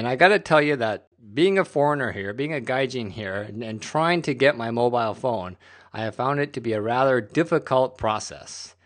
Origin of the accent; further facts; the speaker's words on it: Vancouver, British Columbia, Canada; One girl actually from my hometown in Vancouver, Canada